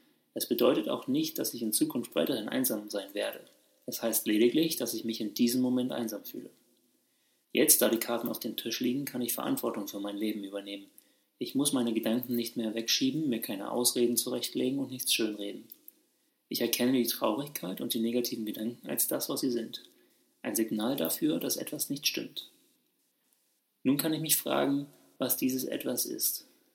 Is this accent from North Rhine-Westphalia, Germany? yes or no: no; Leipzig, Saxony, Germany; bin deshalb nach jahrelangem Reisen wieder in meine Heimat Leipzig zurückgekehrt.